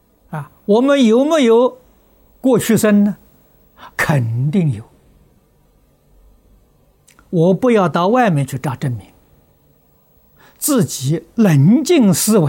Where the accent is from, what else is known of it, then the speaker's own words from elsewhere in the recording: China; 他们肯定中国东西是好的，我们中国人再向外国人学习。